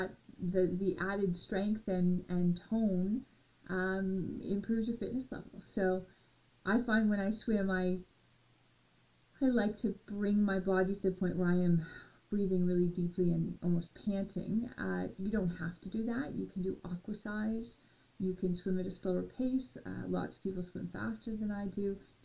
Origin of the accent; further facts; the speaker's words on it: London, Ontario, Canada; As a Canadian kid, I learned to swim early. I remember Jolly's Swim School in London, Ontario, where as a child I was thrust into the pool, told to do laps